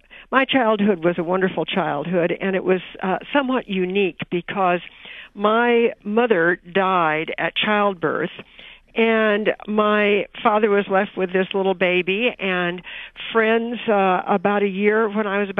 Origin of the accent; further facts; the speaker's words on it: Carmel, California, United States; But we were country kids and had a wonderful life growing up in Carmel.